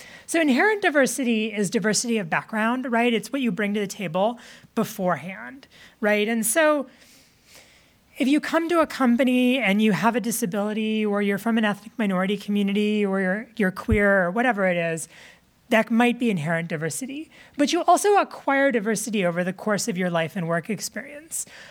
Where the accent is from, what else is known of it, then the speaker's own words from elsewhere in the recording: Michigan, United States; Hope College is the college in my hometown, and there's a professor there who's a big advocate for this.